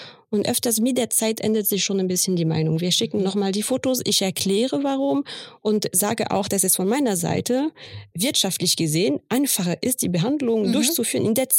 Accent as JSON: {"language": "German", "country": "France", "said": "Ich habe vor allem in Frankreich studiert. Ich bin Französin. Also ursprünglich ist meine Mama aus Indonesien und mein Papa halb Deutsch, halb Franzose."}